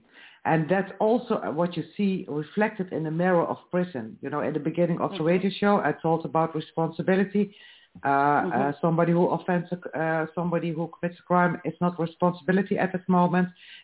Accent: Netherlands; I am from the Netherlands.

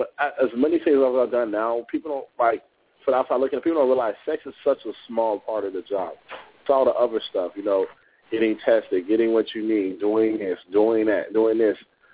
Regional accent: Gary, Indiana, United States; I'm from Gary, Indiana.

